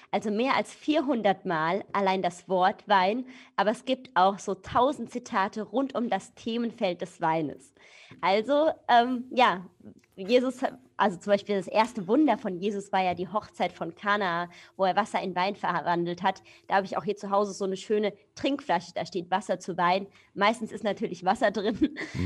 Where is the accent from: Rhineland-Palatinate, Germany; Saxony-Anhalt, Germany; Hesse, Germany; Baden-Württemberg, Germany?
Hesse, Germany; ich war 2018 bis 2019 Bergstreßer Gebietsweinkönigin, also an der hessischen Bergstraße, wo ich herkomme. Und da, auch da gibt es natürlich eine Hintergrundgeschichte. Ich komme aus einer Winzerfamilie.